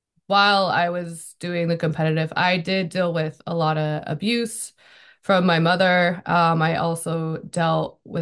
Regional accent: California, United States; I'm from Northern California. And so when I moved down here, it was like everyone around me had them.

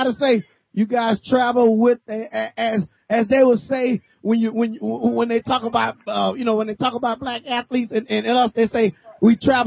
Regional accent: Florida, United States; now in Lawrence, United States; I'm from Florida, but I play ball in Lawrence, Kansas. I play for the University of Kansas.

